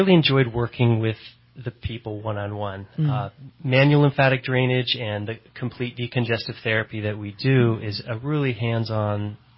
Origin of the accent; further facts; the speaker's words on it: Redding, California, United States; I was born and raised here in Redding, so.